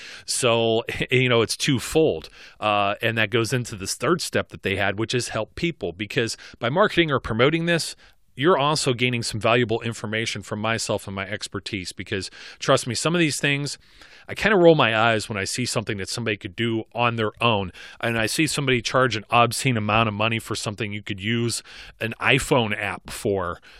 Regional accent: England, United Kingdom; you could tell as being an English guy, I say well instead of good.

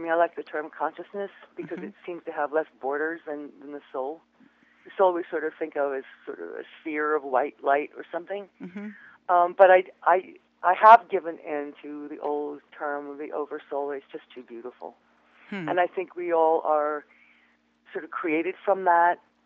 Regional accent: East Coast, United States; born there; from very early on, I was born on the East Coast

